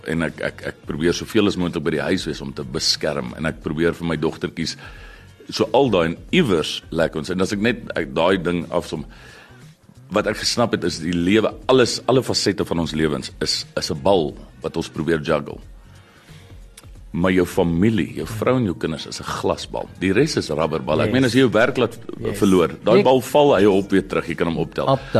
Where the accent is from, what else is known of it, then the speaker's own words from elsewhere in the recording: Pretoria North, Gauteng, South Africa; also born or lived in Moot; ek kom van, of ek is gebore in die Moot, en toe trek ek Pretoria Noord toe as een jong seun, en ek sê in Pretoria Noord het jou ouwens nie voorig om jou groot te maak, want jou pelle maak jou groot